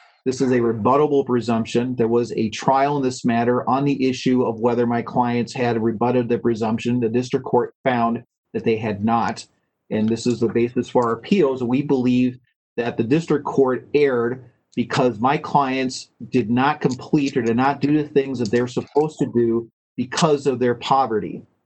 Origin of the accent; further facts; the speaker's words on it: Wheaton, Minnesota, United States; I'm an attorney from Wheaton, Minnesota.